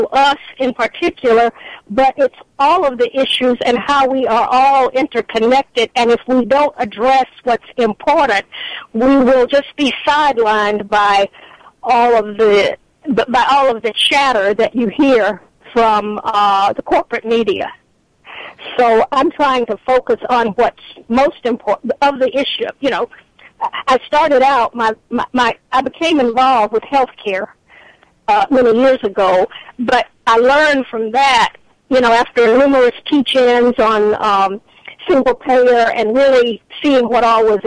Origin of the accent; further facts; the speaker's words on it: North Carolina, United States; now in New York, United States; even though I live in New York now, I grew up in North Carolina, and I was kind of what you would call apolitical.